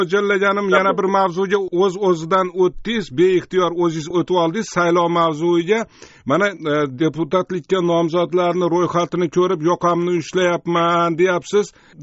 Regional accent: Osh, Osh Region, Kyrgyzstan; Men O'sh shahrida tug'ilib o'sganman. O'shdan 12 kilometr.

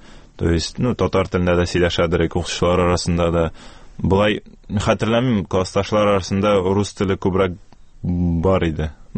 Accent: Kazan, Tatarstan, Russia; Казанда тудым, аннары шу Дербышки дәресләр бистәсендә инде булайын татарча шулай дип әйттеләр. Шунда туып үстем.

